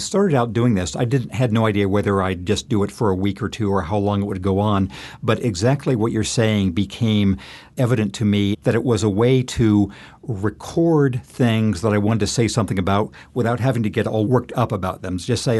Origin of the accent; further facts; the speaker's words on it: California, United States; when Trump went out to California, my home state, and announced to great fanfare there was no California drought.